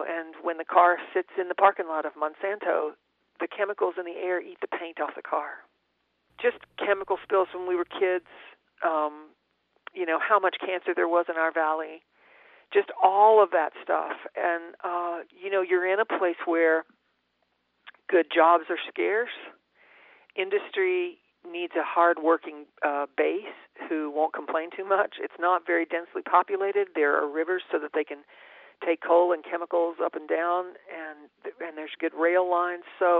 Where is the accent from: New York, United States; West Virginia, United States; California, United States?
West Virginia, United States; Charleston; there's one stretch between my hometown, Charleston, and Lewisburg, and it was a 90-mile drive